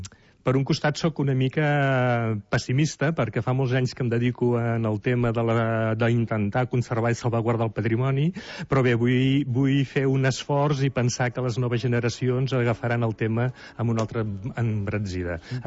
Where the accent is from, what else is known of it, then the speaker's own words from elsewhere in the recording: El Vendrell, Catalonia, Spain; Jo que sóc del Vendrell